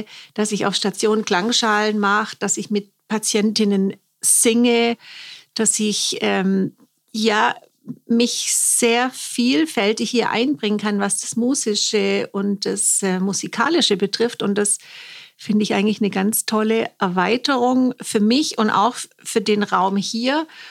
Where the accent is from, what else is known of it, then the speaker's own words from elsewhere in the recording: Ulm, Baden-Württemberg, Germany; Ich bin aus Ulm.